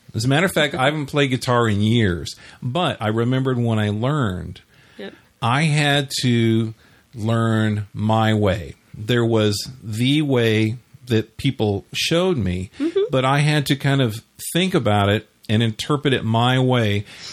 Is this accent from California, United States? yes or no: yes; San Bernardino, California, United States; So again, like I say, I'm from San Bernardino.